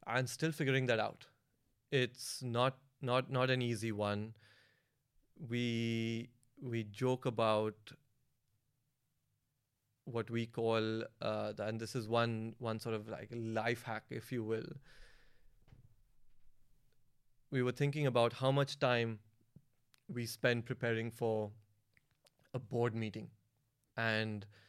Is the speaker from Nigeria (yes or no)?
no; India; also born or lived in United States; I grew up in India, and a lot of my formative years were in the US, a lot of them in Silicon Valley, and my wife is American.